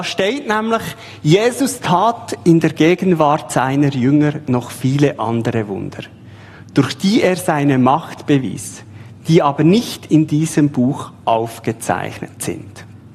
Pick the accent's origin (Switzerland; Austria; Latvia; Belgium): Switzerland; Bern; now in Thurgau, Switzerland; Ich als Berner im Thurgau. Also, da fällt man auf mit einer anderen Sprache.